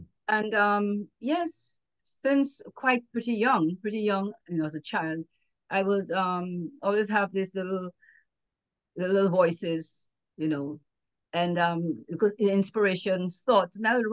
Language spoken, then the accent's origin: English; Dominica; moved away as an adult; You know, Dominica. And I grew up there. I left Dominica. I was 23 already. But most of my my whole upbringing is in was from Dominica.